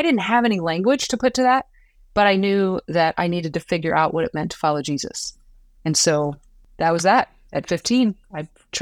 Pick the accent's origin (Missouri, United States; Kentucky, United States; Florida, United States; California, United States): Missouri, United States; Kansas City; Yeah. I grew up in Kansas City. I'm the youngest of five kids.